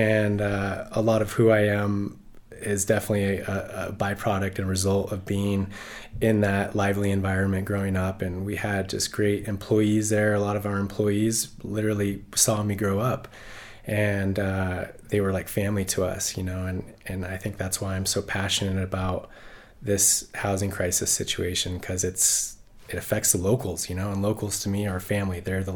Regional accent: Squaw Valley, California, United States; enough to be born and raised Tahoe kid. Started back in 1980. I was born in Squaw Valley

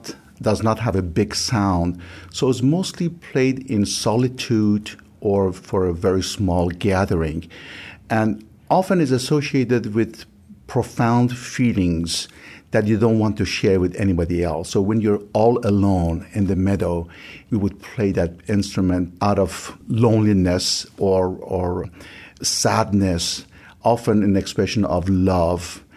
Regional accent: Iran; I grew up in Iran, fascinated by the sound of the Persian bamboo flute called ney.

